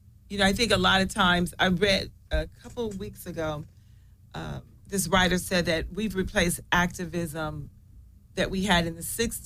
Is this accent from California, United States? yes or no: yes; Los Angeles, California, United States; I live in South Central. I mean, I grew up in South Central and I still live in a black neighborhood.